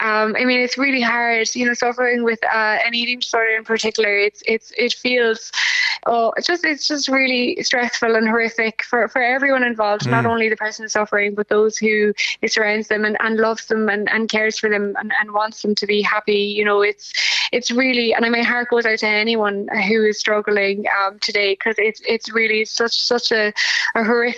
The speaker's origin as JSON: {"language": "English", "town": "Lismore", "region": "Munster", "country": "Ireland", "tie": "born or raised there", "lives_now": "Cork, Ireland", "said": "Yeah, I was raised in Lismore, living in Cork City now."}